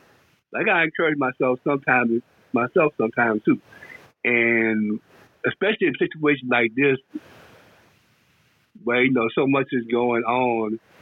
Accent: New Orleans, Louisiana, United States; I'm from New Orleans, for people who don't know.

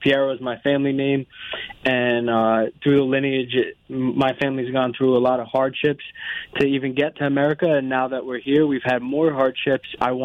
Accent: Fort Lee, New Jersey, United States; also born or lived in New York City; now in Englewood, United States; I grew up in Fort Lee, New Jersey.

